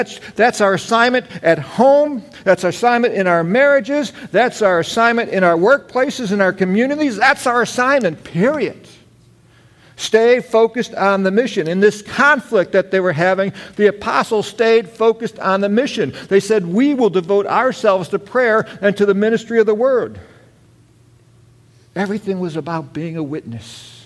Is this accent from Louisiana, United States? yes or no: no; Chicago, Illinois, United States; I grew up in Chicago. I was a Chicago Bears fan.